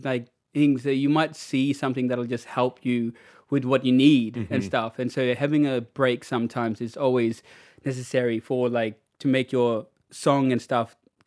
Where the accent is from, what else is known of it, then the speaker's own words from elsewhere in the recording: Milingimbi, Northern Territory, Australia; they started dancing in remote community where I grew up in Millingenby and then like around it.